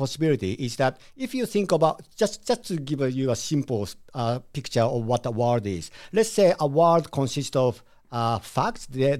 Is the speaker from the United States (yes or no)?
no; Japan; English is a second language; also born or lived in Australia; Well, I was born in Japan, so I'm a Japanese. And as a typical Japanese, I'm a Buddhist. I was raised as a Buddhist.